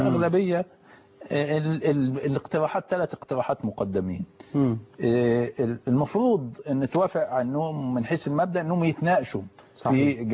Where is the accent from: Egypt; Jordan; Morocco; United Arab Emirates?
Egypt; عندنا في مصر